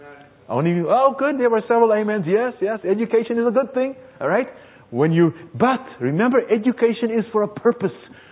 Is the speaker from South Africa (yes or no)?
yes; South Africa; By the way, I was raised in the Republic of South Africa